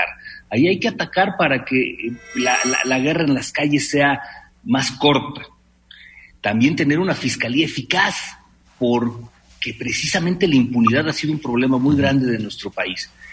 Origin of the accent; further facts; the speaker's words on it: Mexico; nosotros como mexicanos